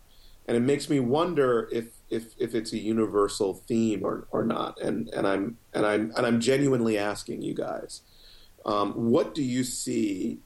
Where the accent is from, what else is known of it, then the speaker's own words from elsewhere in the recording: Philadelphia, Pennsylvania, United States; born there; I was born in West Philadelphia. I lived in poor neighborhoods.